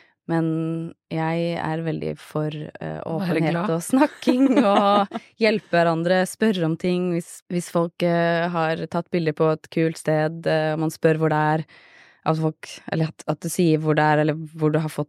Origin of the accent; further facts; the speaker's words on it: Kragerø, Vestfold og Telemark, Norway; Så begynte jeg å jobbe i fotobutikk i Kragerø, der jeg vokste opp